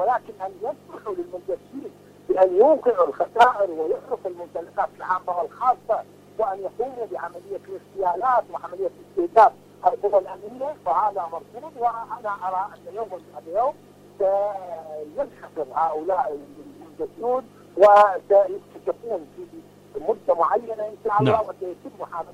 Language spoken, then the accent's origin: Arabic; Karbala, Karbala Governorate, Iraq; عندنا في كربلاء